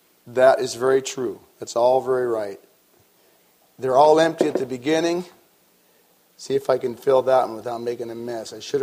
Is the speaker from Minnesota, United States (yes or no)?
no; Oregon, United States; I grew up in Oregon, near the Pacific Ocean.